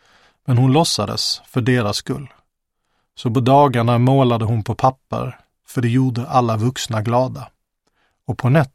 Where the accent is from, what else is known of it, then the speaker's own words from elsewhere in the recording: Helsingborg, Skåne, Sweden; Det här är första gången jag berättar en historia som utspelar sig i Helsingborg, där jag växte upp.